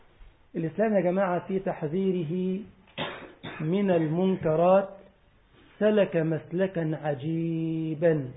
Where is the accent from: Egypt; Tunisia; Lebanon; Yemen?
Egypt; والله طبعا كلمة يا واد عندنا في مصر يعني كلمة حب، يعني مش كلمة انتقاص.